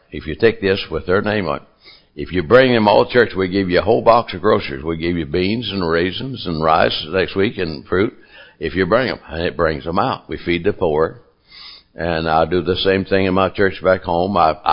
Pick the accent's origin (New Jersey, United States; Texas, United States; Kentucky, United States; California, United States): Kentucky, United States; We're from Kentucky